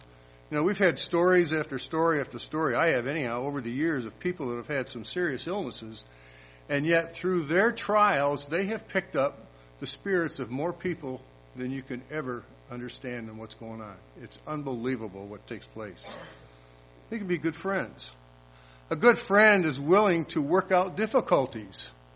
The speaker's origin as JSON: {"language": "English", "town": "Detroit", "region": "Michigan", "country": "United States", "said": "Actually, I'm from Michigan. I think most people know that."}